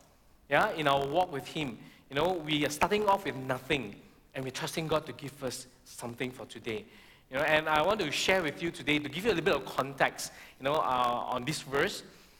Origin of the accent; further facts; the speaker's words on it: Malaysia; who I am as a Malaysian.